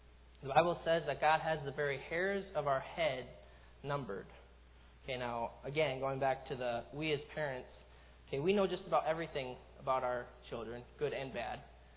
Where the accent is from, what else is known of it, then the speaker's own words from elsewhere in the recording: United States; born there; I was born in America.